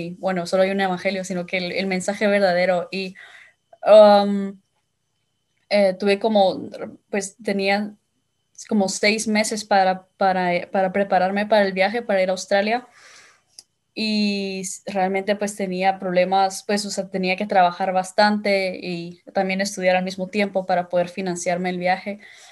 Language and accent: Spanish; Guatemala; nací en Guatemala, en Centroamérica, y ahí crecí y me recuerdo que pues con mis papás en mis primeros años solía ir a la iglesia católica